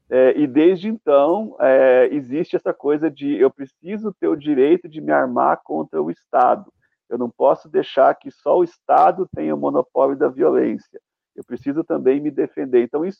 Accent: Brazil; Para nós que somos brasileiros

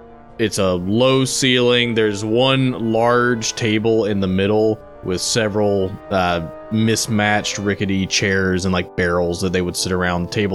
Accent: the South, United States; like we're all from the South.

